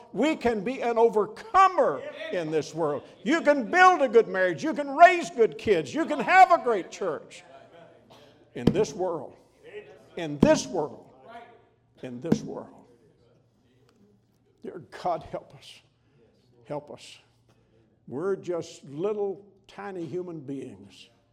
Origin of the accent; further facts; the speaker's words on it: the South, United States; now in Maryland, United States; I hear that I have an accent. No, I grew up in the South. But we left the South a long time ago.